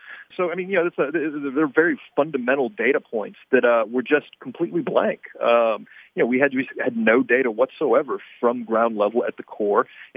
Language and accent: English; Texas, United States; I grew up here in Texas, so I was very familiar with tornadoes and what they're capable of. I grew up in central Texas